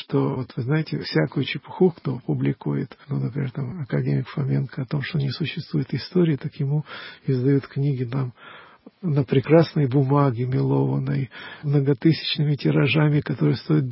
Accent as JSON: {"language": "Russian", "country": "Ukraine", "said": "я учился в украинской школе, вот такое, я позиционирую себя как украинец."}